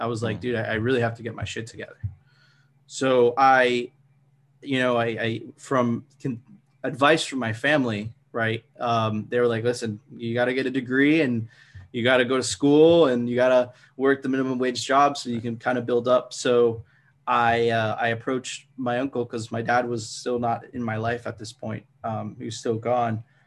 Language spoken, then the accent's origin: English; Miami Beach, Florida, United States; So I was struggling at the time with drugs, because I grew up with drugs in Miami Beach.